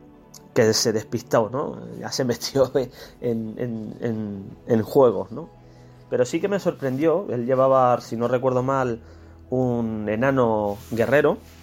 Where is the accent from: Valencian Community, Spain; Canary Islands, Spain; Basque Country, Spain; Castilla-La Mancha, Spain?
Canary Islands, Spain; Tenerife; Mi tierra natal es Tenerife, en las Islas Canarias